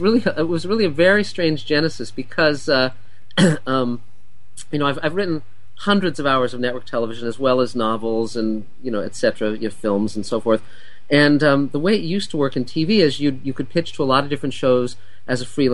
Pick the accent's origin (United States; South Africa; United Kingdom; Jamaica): United States; Los Angeles, California; when I was a kid, I grew up in Los Angeles